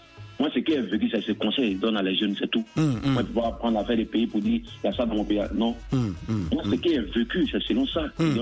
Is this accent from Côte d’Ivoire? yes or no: yes; Côte d’Ivoire; Il y avait la guerre chez moi en Côte d'Ivoire, ça c'est un.